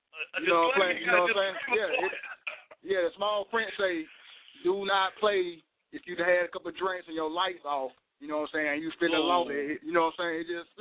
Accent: West Point, Mississippi, United States; I'm from West Point, man. It's like close to like Columbus and Starkville.

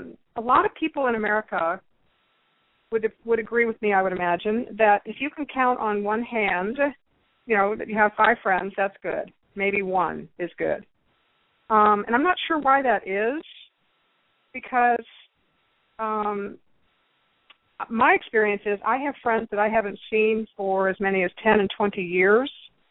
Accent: United States; It's a very interesting thing being an American, I'll tell you.

